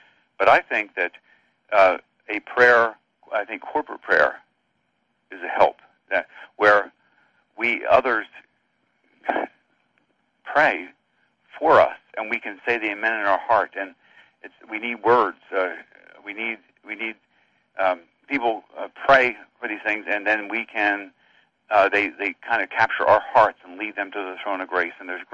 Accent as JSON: {"language": "English", "town": "Rehoboth Beach", "region": "Delaware", "country": "United States", "tie": "born or raised there", "said": "I grew up at in Rehoboth Beach, Delaware, and that's a summer resort, and right now it's a teeming with people, I imagine."}